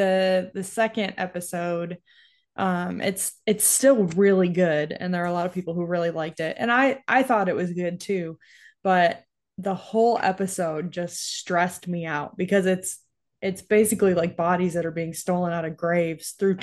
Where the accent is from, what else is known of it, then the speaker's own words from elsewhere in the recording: New York, United States; I mean, like I said, I grew up in New York, so you spend all winter playing in the snow